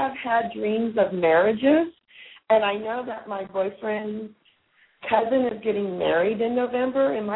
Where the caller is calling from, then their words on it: California, United States; Hi, I am calling from California.